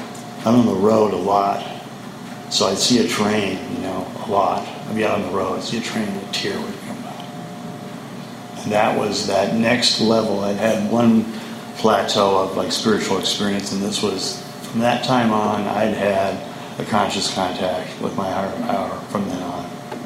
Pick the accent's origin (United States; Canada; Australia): Canada; I'm from Canada, they know how to drink.